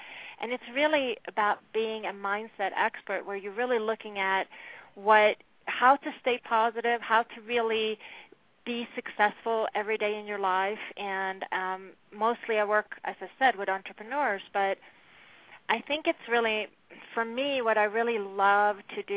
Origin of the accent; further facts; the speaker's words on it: Sweden; I'm originally from Sweden, and I come from a very different type of place.